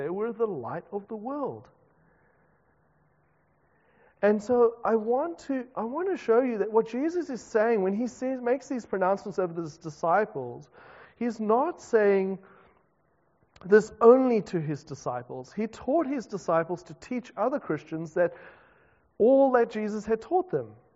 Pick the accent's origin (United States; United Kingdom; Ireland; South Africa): South Africa; now in New Zealand; Now, almost as a migrant, as a South African, almost every person that I meet in New Zealand for the first time will always say some variation of this to me. They'll say, I can tell you're not born here.